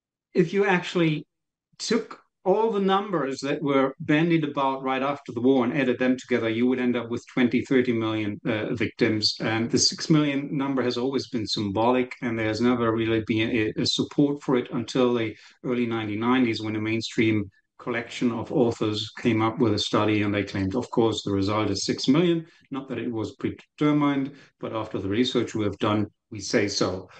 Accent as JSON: {"language": "English", "country": "Germany", "accent": "German", "second_language": "English", "said": "in my case, back then, 20 years ago, I had still a somewhat stronger German accent. They asked me where I am from. I was from Germany, and I told them."}